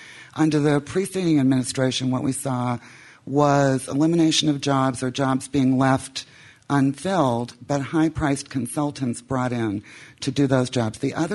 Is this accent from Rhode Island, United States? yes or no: yes; Providence, Rhode Island, United States; from Providence.